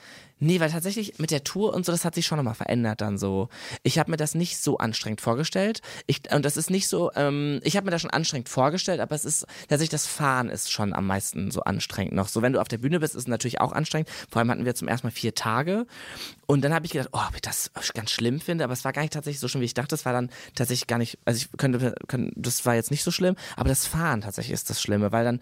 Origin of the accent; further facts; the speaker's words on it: Herne, North Rhine-Westphalia, Germany; Ich komme ursprünglich aus Herne, mein Vater ist aber dann nach Erkenschwick gezogen.